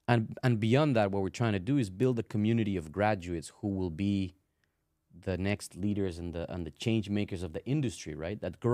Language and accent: English; Costa Rica; growing up in Costa Rica as a kid, I thought that's exactly what I needed, you know?